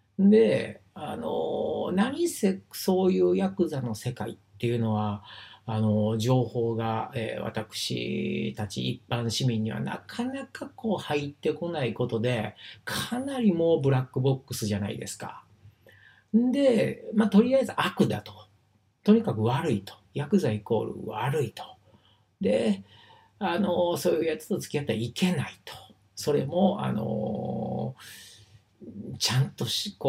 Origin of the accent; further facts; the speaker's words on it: Higashiosaka, Osaka, Japan; 私生まれ育ち、まあ、社会人の前っていうのはですね、まあ、大阪、で生まれ育ちました、東大阪。で、悪い町なんですよね、東大阪。結構やっぱヤクザ多い、町工場ですけれどもね。多いんですよ。